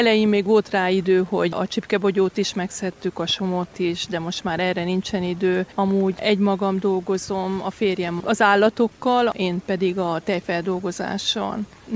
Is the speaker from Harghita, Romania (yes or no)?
yes; Chinușu, Harghita, Romania; Kénosból jöttem.